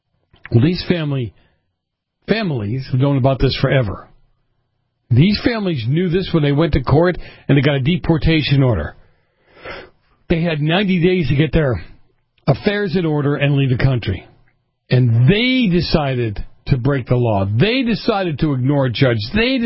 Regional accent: Boston, Massachusetts, United States; Look at my family and others that I know, where I grew up in Boston.

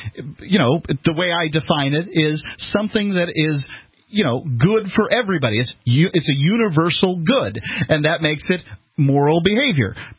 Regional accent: Bradenton, Florida, United States; Let's go to Billy calling in from my hometown of Bradenton, Florida.

